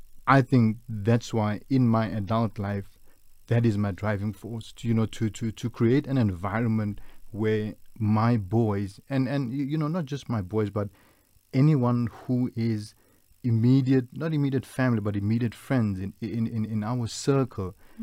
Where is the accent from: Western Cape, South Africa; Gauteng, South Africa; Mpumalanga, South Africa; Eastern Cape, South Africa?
Gauteng, South Africa; Johannesburg; also born or lived in Namenskraal; ek was gebore in Johannesburg, maar omdat my ma enkel ouer was, kon sy nie na my omsien nie, en ek het met my oma geblei in Namenskraal in, en tot op die orde van 8 jaar het ek in Namenskraal gebrei